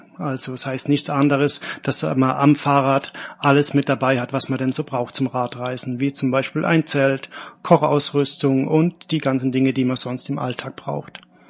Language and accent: German; Mannheim, Baden-Württemberg, Germany; Ich bin 45 Jahre alt, komme aus Mannheim